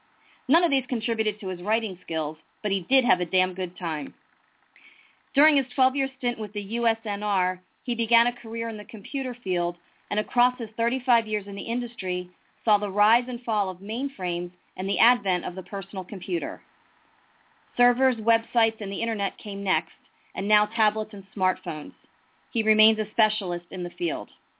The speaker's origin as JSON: {"language": "English", "region": "Pennsylvania", "country": "United States", "tie": "born or raised there", "lives_now": "Baltimore, United States", "said": "I know that living in Baltimore, and listen, I know this because I grew up in the Philly suburbs"}